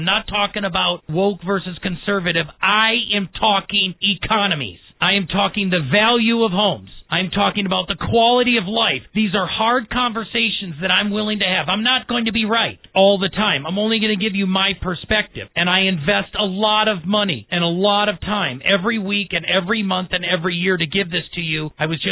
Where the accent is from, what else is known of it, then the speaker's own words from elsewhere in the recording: Wisconsin, United States; now in Colorado, United States; I was raised in Wisconsin, but I've been transplanted and now transformed since 1996.